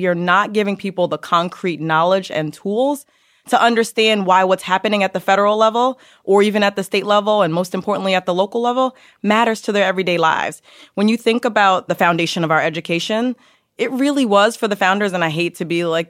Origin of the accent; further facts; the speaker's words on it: Yonkers, New York, United States; I grew up in Yonkers in the Bronx, so I'm a native New Yorker, a unicorn of such, if you will, because I've been here my whole life.